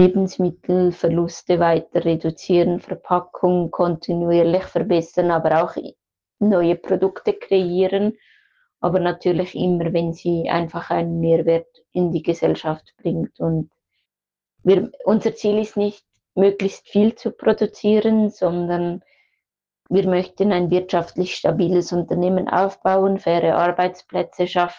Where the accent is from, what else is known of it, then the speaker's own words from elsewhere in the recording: Switzerland; bei uns in der Schweiz